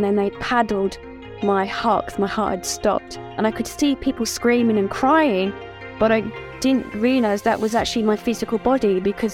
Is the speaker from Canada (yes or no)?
no; Israel; I am from Israel.